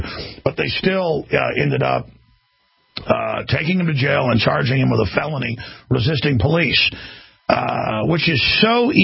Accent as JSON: {"language": "English", "region": "Texas", "country": "United States", "tie": "born or raised there", "said": "growing up in Texas, I mean, I walked around with mini 14 range rifles, shotguns, you name it, and you'd never see the police"}